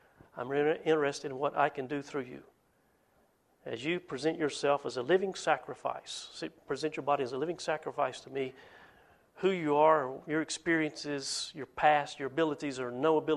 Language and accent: English; Hogjaw Valley, Alabama, United States; also born or lived in Chattanooga, Tennessee; Yeah, I was born in Chattanooga. Grew up in a place called Hogjaw Valley, Alabama, which is across the river from Bridgeport, Alabama, which is across the river, Tennessee River, in that corner in the northeast.